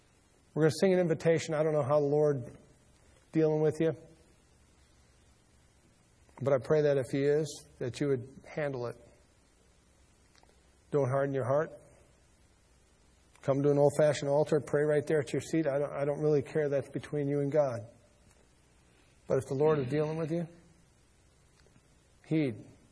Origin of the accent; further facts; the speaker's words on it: United States; I'm proud and I'm thankful that I'm an American.